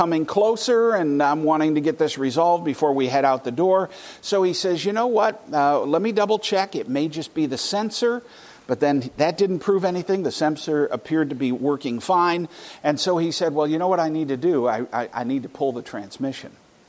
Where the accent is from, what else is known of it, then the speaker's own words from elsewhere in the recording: Scotland, United Kingdom; born there; Now, I'm Scottish by birth, all right?